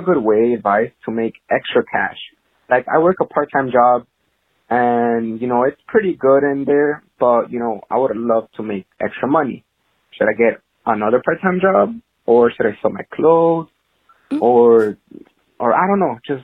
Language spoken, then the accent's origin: English; New Jersey, United States; I'm from New Jersey. I'm 22 years old.